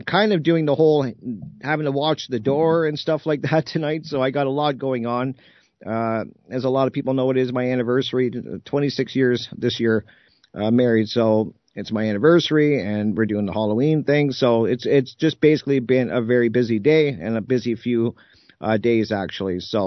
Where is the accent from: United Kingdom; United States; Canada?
Canada; Ontario; because, you know, I'm from Ontario, Canada, I had to get him on there.